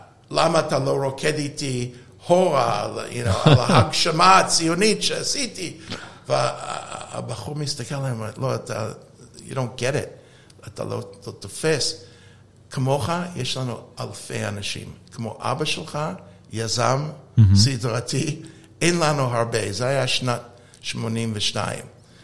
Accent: California, United States; אני גדלתי בבית פוליטית, בחוף המערבי שבקליפורניה, בארצות הברית

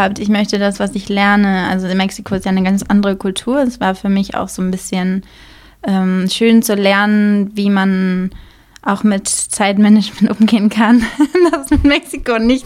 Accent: Syke, Lower Saxony, Germany; ich bin in Sieke aufgewachsen, da auch zur Schule gegangen und habe so noch nie in Bremen gewohnt. Also seit einem Jahr wohne ich jetzt hier, seit März 2019.

